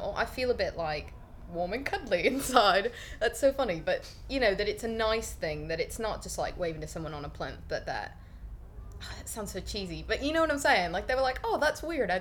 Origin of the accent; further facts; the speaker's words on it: United States; now in United Kingdom; even though I'm like American, but people get kind of, you know, sometimes a bit tetchy that I've immigrated and I'm over here